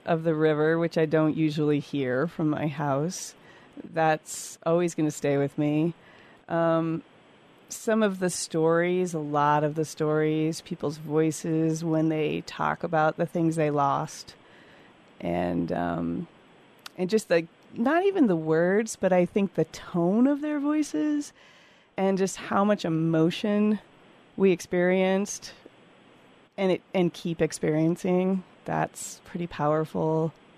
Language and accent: English; Alaska, United States; moved away as an adult; I was born and raised in Alaska, and I went to college, you know, in the lower 48, but this was the first time I'd actually lived here